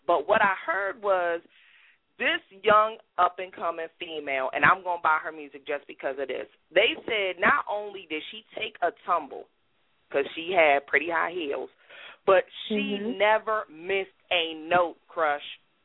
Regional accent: Maryland, United States; And, you know, we're from Maryland, and she's from the East Coast.

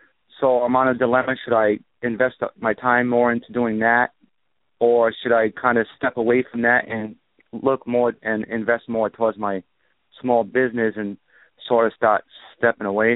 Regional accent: Massachusetts, United States; I'm from Massachusetts.

